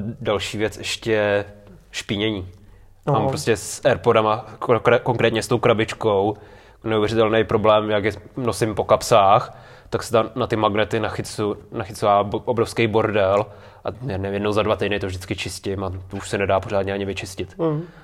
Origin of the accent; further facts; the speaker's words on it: Kadaň, Ústí nad Labem Region, Czechia; Tak jsem byl o víkendu u nás v Kadani, což je prostě 17-tisícový město.